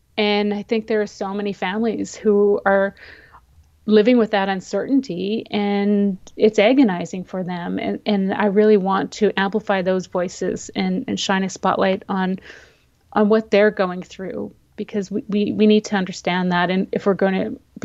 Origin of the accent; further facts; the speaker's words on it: Saskatchewan, Canada; also born or lived in Toronto; from Saskatchewan, but I spent a lot of my time, last 20 years, living in Toronto, Ontario, Canada. I am not from the United States.